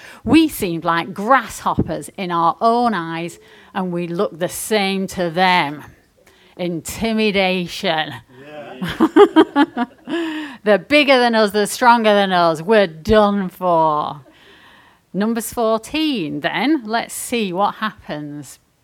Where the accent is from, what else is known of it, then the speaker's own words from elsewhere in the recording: Burnley, North West England, United Kingdom; accent: Lancashire; grew up in a small town outside Burnley Lancs, hence my accent.